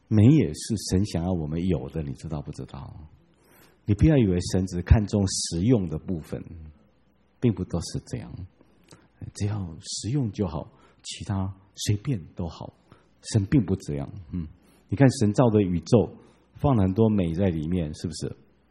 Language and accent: Chinese; Changhua, Changhua County, Taiwan; 我小时候住在彰化的时代，我们的院子就有一棵石榴树